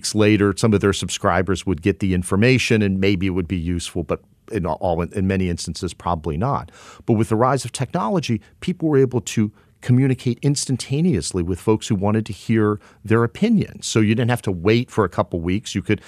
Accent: Pittsburgh, Pennsylvania, United States; including in my hometown of Pittsburgh, where the mayor of Pittsburgh in the late 1990s wanted to condemn a fifth of downtown Pittsburgh

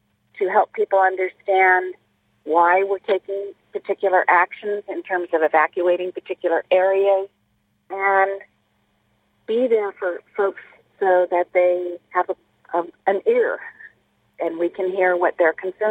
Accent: California, United States; And it's not my particular home where I live, but it's my home, as you said, for generations of my family.

